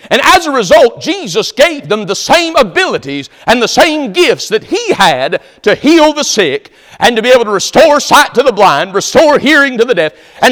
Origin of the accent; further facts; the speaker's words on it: Knoxville, Tennessee, United States; born there; I was born in Knoxville, Tennessee, that I was born into a family that would tell me the gospel